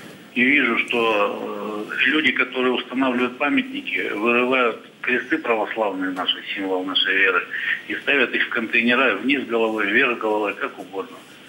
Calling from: Yekaterinburg, Sverdlovsk Oblast, Russia; Я звоню из Екатеринбурга.

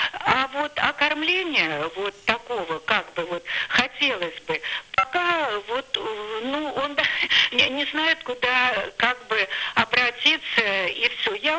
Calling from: Moscow, Russia; Я звоню из Москвы.

